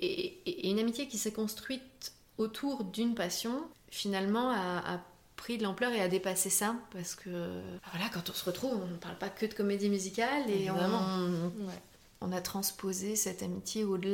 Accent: eastern France, France; Moi, je suis de l'Est de la France.

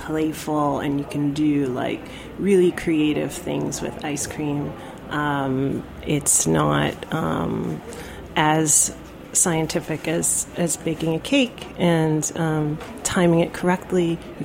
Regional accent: Queens, New York, United States; Well, I grew up in New York and in Queens and Kew Gardens.

